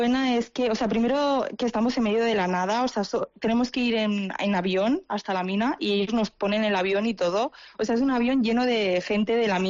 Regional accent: Barcelona, Catalonia, Spain; moved away as an adult; now in Australia; Yo soy de Barcelona.

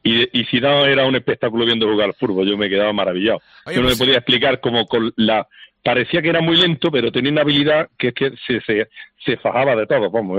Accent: Granada, Andalusia, Spain; Es que como somos granadinos, pues se nos va la boca.

